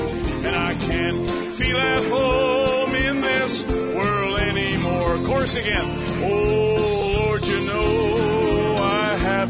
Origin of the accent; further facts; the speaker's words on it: Newfoundland and Labrador, Canada; I said, I'm a Newfie.